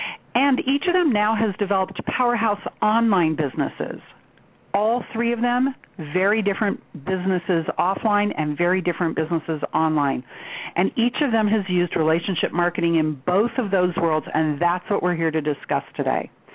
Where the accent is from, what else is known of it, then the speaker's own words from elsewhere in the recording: Geneva, Switzerland; when I grew up overseas in Geneva, Switzerland, which is where I learned to ski.